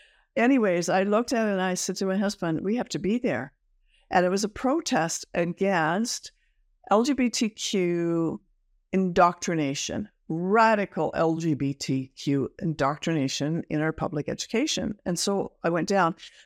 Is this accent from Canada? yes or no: yes; Ontario, Canada; Of course, I'm from Ontario.